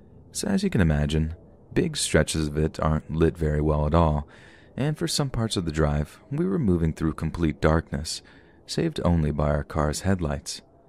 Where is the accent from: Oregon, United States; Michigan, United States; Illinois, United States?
Oregon, United States; my mom's family traditionally held quite a large gathering up at my uncle's place over in Sandy, in my home state of Oregon.